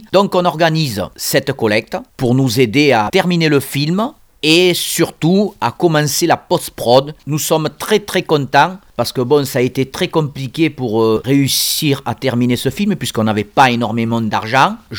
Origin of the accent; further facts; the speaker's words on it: Manosque, Provence-Alpes-Côte d'Azur, France; born there; Je suis né à Manosque.